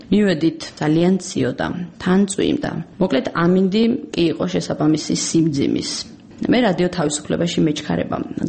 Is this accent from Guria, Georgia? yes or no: yes; Ozurgeti, Guria, Georgia; ამ ცენტრში გატარებულმა რამდენიმე საათმა ჩემი ბავშვობა გამახსენა. ოზურგეთში თუ რაიმე სახის ბავშვთა გაერთიანება იყო, ყველგან ვიყავი ჩართული.